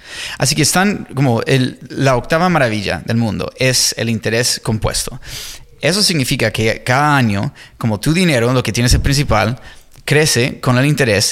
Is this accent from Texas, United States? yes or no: no; California, United States; yo vengo del sur de California, donde bienes raíces crecieron un montón en las últimas décadas